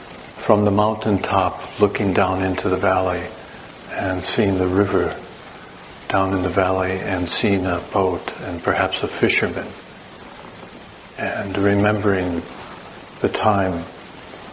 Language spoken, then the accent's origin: English; Wisconsin, United States; but I'm from the North Country, Wisconsin, and this image is a very poignant image for me